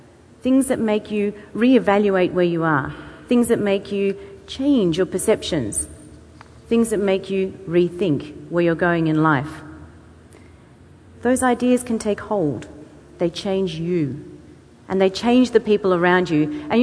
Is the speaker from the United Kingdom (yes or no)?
no; Australia; now in Beijing, China; I am from Australia. I don't live here anymore. I moved 6 years ago from the UK, where I was living at the time, to Beijing